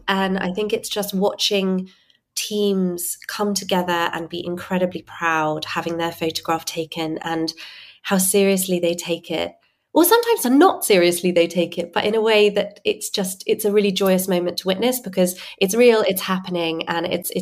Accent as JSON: {"language": "English", "region": "England", "country": "United Kingdom", "said": "And I've just outed myself as incredibly English there"}